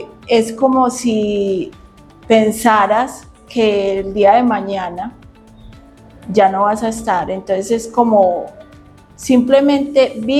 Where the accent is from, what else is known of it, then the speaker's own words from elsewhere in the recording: Antioquia, Colombia; Uno pensaría que por ser país, somos paisas, todos la conocen.